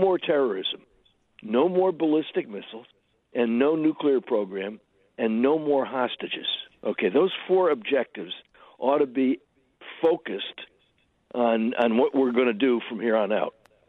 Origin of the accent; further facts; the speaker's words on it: New York, United States; Since I grew up in New York, I know how to drive in ice and snow.